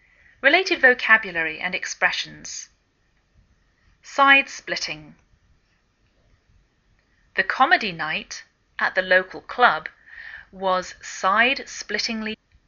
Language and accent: English; England, United Kingdom; I'm English, and I bring you A Cup of English a few times during the week.